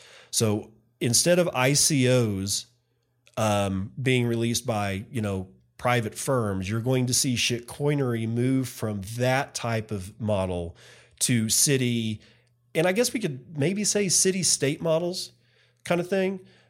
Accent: Texas, United States; there is an enormous amount of stupid here in my home state.

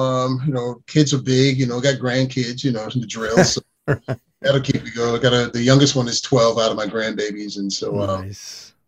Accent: New York City, New York, United States; while I was going to High School of Art and Design, I grew up in New York City.

